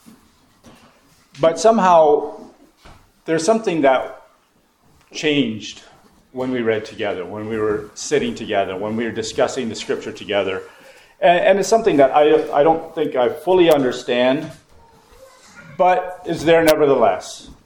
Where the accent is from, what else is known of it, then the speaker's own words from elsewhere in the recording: Canada; Our glory is really, as a Canadian, is not really that much.